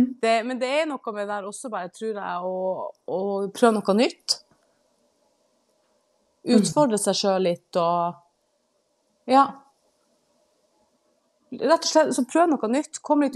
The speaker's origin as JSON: {"language": "Norwegian", "region": "Nordland", "country": "Norway", "lives_now": "Horten, Norway", "said": "vi bor nå i Horten. Vi flyttet ut til Horten i fjor sommer. Vi kommer jo fra Vesterålen."}